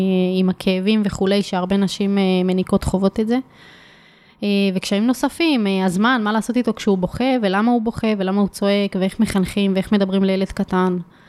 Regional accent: Mitzpe Ramon, Southern District, Israel; also born or lived in Beersheba; נולדתי וגדלתי שם, כן.

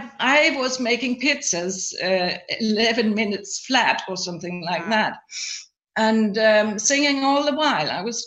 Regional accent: Denmark; English is a second language; I was born in Denmark and grew up like you normally

